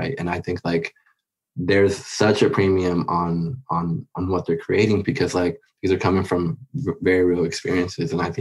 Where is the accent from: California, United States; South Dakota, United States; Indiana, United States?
California, United States; Los Angeles; the experiences of growing up in Los Angeles. And also, you know, for a lot of us who grew up here